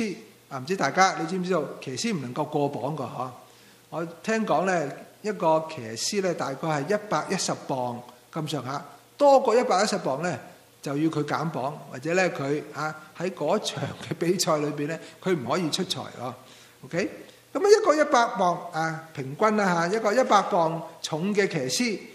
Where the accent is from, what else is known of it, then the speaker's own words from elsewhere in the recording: Hong Kong; 就系你唔出声，系我哋香港人有句说话